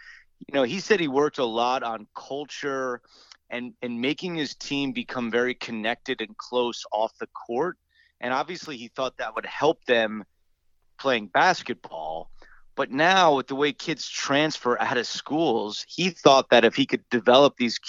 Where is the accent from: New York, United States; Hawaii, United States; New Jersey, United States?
New Jersey, United States; Well, I can't tell you that growing up in New Jersey, I was a huge FDU fan.